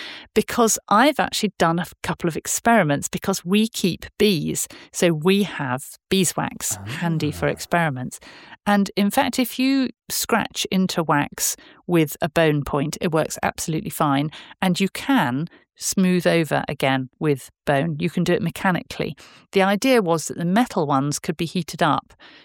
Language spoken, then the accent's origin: English; Bath, South West England, United Kingdom; as I said earlier on, I grew up in Bath.